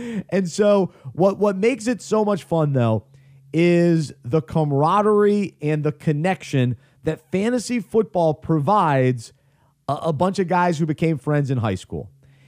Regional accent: Charlotte, North Carolina, United States; We're all from Charlotte, and so guys come home, but we had one guy come from Chicago and on the coast.

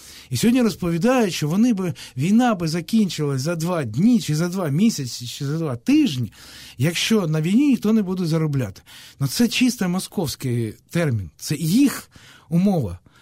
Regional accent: Donetsk, Donetsk Oblast, Ukraine; я з Донецька.

